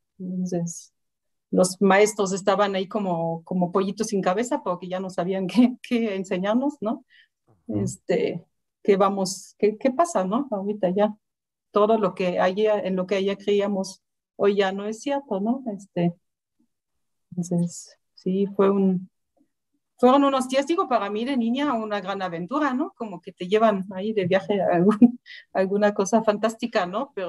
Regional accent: Germany; Spanish is a second language; now in Mexico; ya desde que vivo en México, muchas veces pues me encuentro personas nuevas en mi vida, ¿no? Y me preguntan de qué parte de Alemania eres, ¿no? Y ya les platico, pues, ubicas la capital, más o menos a hora y media al sur de Berlín

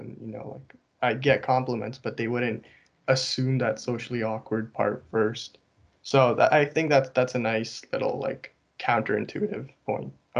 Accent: Ontario, Canada; I was grown locally. Like I grew up in Ontario.

